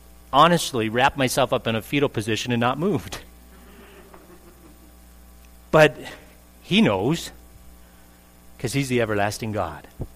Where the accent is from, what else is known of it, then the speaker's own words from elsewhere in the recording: Calgary, Alberta, Canada; You know, I was born and reared in Calgary, and that's the first time I was on the Kananaskis Trail.